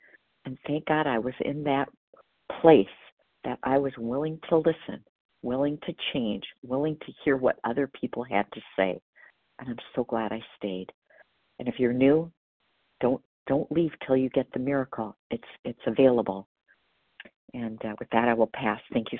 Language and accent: English; Wisconsin, United States; I'm from Wisconsin, by the way.